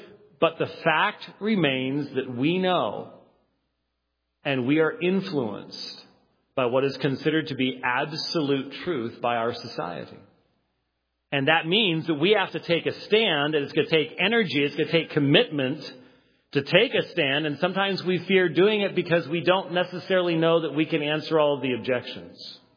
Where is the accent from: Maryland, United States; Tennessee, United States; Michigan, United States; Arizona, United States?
Arizona, United States; Phoenix; I'm from Phoenix, and so it's in my rocks.